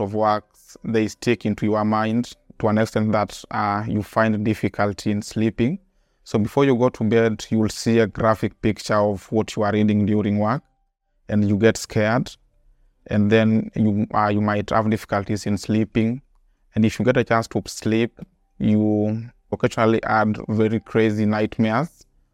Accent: Nairobi, Kenya; I'm a Kenyan. I live here in Nairobi.

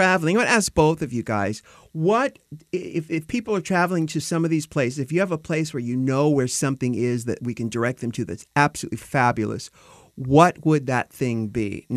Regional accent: United States; I'm American

